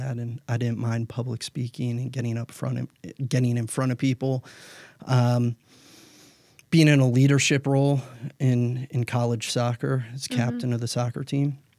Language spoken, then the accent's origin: English; Ohio, United States; So growing up, I grew up in Northeast Ohio.